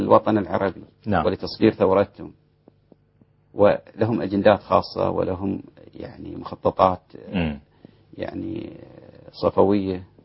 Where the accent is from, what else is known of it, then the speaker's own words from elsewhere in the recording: Bahrain; نفس الوضع عندنا في البحرين